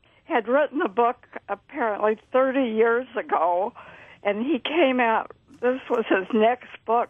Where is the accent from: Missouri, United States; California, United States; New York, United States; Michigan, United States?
Missouri, United States; My home state is Missouri, so it was set there, so that probably helped me enjoy it.